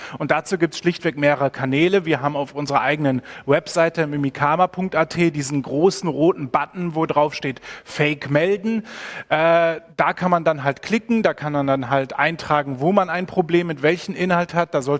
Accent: Germany; now in Vienna, Austria; deswegen wohne ich auch als Piefke hier in Wien und arbeite nicht von Deutschland aus.

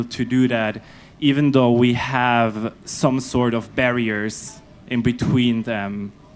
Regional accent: Switzerland; because I'm from Switzerland

